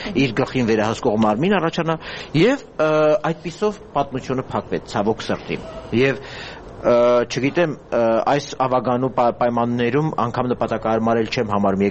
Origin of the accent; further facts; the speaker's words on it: Yerevan, Armenia; նաեւ որպես երևանցի